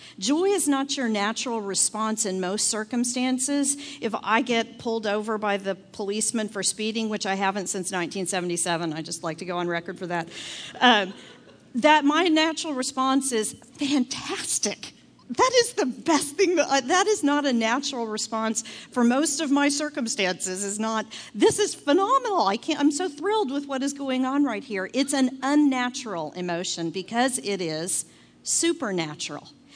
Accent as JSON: {"language": "English", "region": "Texas", "country": "United States", "moved": "as an adult", "lives_now": "Colorado, United States", "said": "And because I'm from Texas. Go figure, right? which you might hear a little bit. When we first moved to Colorado 12 years ago"}